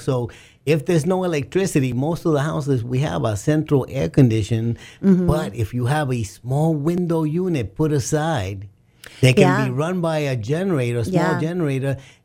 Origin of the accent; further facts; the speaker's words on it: New York, United States; born there; hey, man, I was born in the Bronx in New York, you know.